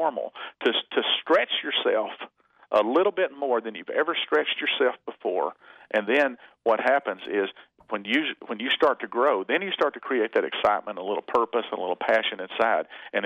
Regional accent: Texas, United States; Well, the other thing is, I'm from Texas, so I'm going to say I've always said dismount a dead horse.

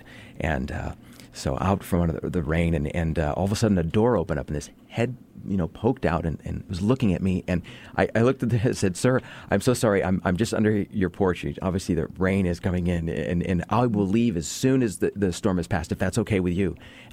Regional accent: West Coast, United States; because I'm from the West Coast, and when it rains, it just kind of, you know, drizzles a bit.

